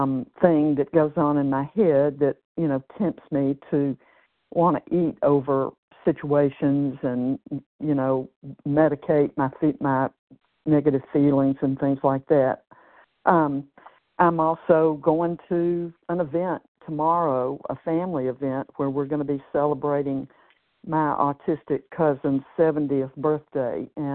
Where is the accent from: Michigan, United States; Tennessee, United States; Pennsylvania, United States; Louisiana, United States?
Tennessee, United States; I'm from Tennessee, and this paragraph is so timely